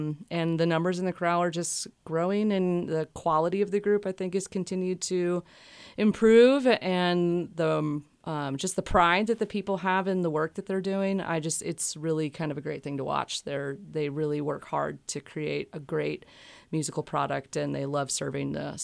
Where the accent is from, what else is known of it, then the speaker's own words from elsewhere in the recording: Santa Rosa, California, United States; Well, I was born in Santa Rosa, California.